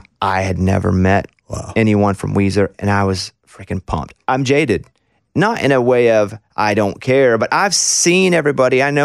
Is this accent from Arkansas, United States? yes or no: yes; Arkansas, United States; Hey, man, where are you from? I'm from Arkansas.